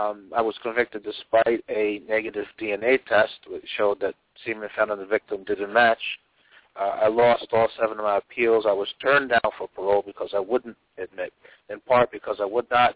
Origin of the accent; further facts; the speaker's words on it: New York, United States; I'm an exoneree from New York.